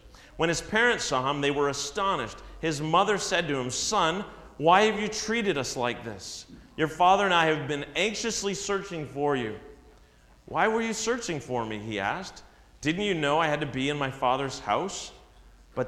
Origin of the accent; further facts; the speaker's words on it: Ontario, Canada; I grew up in Southern Ontario, and every few years we would get in the car and we would drive across the country to BC where my grandparents lived and relatives.